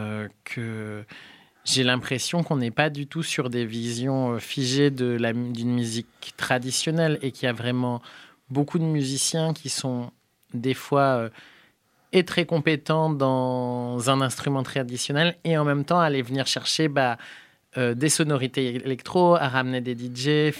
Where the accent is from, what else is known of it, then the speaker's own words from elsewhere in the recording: Rennes, Brittany, France; Moi, je viens de Rennes et je les ai déjà vus là-bas.